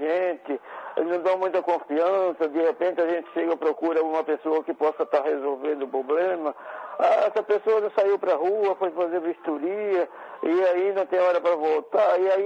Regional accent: Bahia, Brazil; Eu sou da Bahia de Formosa, né? na verdade não é uma cidade, é um povoado com uma quantidade de pessoas muito pequena. Uhum. E é um povoado aí depois de Euclides da Cunha

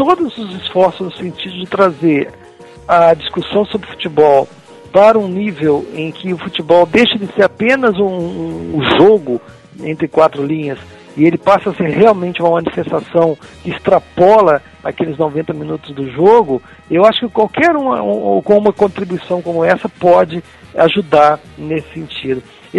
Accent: Cataguases, Minas Gerais, Brazil; eu fui até um médio lateral esquerdo na minha adolescência, lá na minha cidade em Cataguases.

